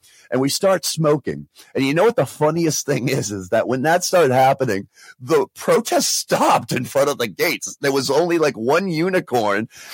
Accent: New England, United States; I'm from New England. We have 6 rings.

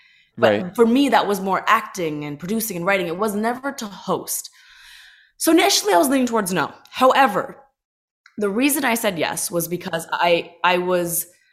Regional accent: Toronto, Ontario, Canada; growing up in Toronto, being an Indian girl

